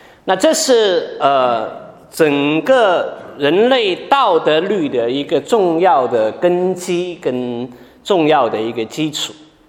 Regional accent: China; 那同样我们中国人认为说喜庆的时候要穿红色的这个衣服哈

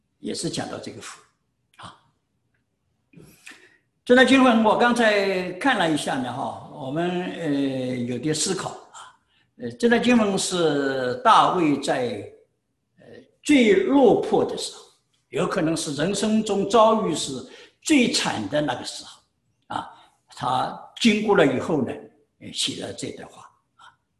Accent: China; 我们中国人有句话说滴水之恩涌泉相报呢

